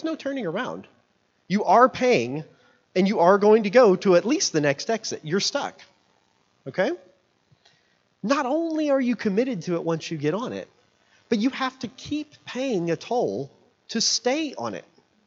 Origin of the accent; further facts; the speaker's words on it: Tulsa, Oklahoma, United States; So I'm outside Tulsa. My parents live in Catoosa.